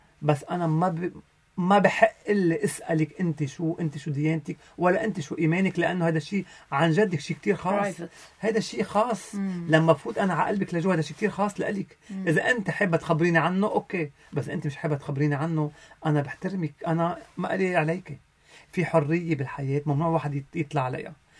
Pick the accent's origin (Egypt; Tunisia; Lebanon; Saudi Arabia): Lebanon; نحن لبناني